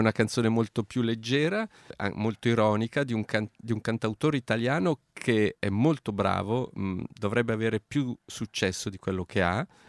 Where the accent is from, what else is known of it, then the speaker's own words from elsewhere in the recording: Lombardy, Italy; born there; io sono nato in provincia di Lecco, mia moglie è di Ferrara e siamo entrambi venuti a Milano perché qui potevamo fare la vita che più ci piaceva.